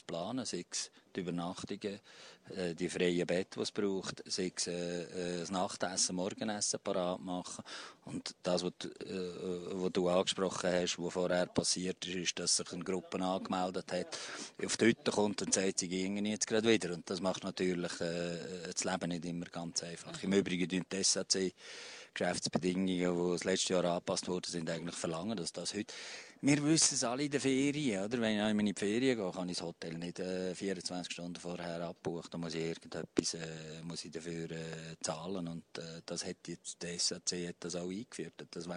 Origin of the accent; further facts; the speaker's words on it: Austria; als Österreicher kann ich nur sagen, kommt auf die Äschhütte.